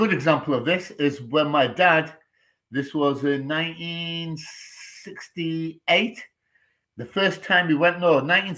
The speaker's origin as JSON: {"language": "English", "town": "Hitchin", "region": "East of England", "country": "United Kingdom", "tie": "born there", "said": "From born Hitchin. Hitchin, Hertfordshire."}